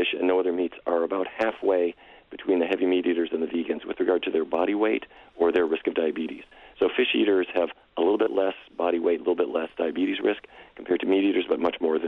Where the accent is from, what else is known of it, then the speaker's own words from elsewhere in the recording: Fargo, North Dakota, United States; Well, I grew up in Fargo, and so I know well the Midwestern diet